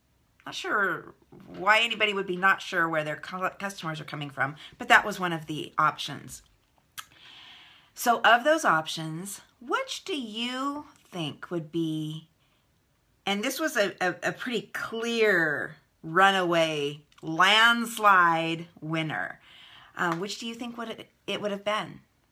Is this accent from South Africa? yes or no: no; Fresno, California, United States; By the way, Drip originated right here in my hometown of Fresno, so it's pretty cool.